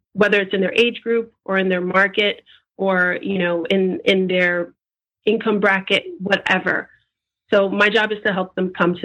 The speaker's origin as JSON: {"language": "English", "country": "United States", "accent": "American", "said": "I'm an American and I have an American accent."}